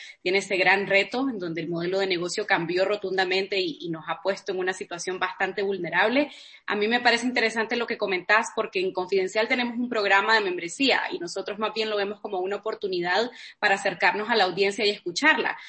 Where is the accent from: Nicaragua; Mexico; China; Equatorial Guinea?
Nicaragua; desde el contexto de Centroamérica y particularmente de Nicaragua, de donde soy